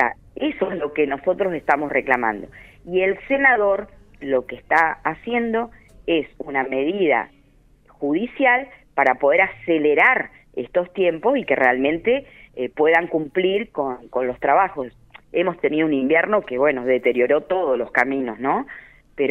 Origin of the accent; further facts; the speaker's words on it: Río Negro, Argentina; nosotros somos vecinos argentinos que vivimos en la Patagonia, somos rionegrinos en este caso, chubutenses